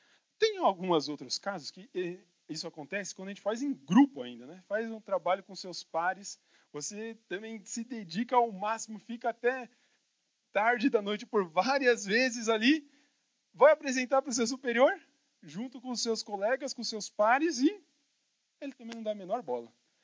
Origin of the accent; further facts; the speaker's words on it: São Paulo, Brazil; Sou paulistano, meu, e já terceira geração, então gosto da nossa cidade.